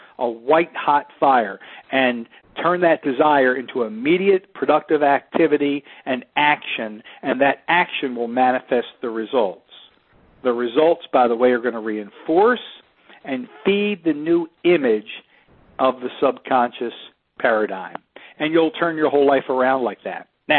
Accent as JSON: {"language": "English", "town": "Annapolis", "region": "Maryland", "country": "United States", "tie": "born or raised there", "lives_now": "Tampa, United States", "said": "Remember, I live in Tampa, Florida. So if I decided to drive to my hometown up near Annapolis, Maryland, the Baltimore-Annapolis area"}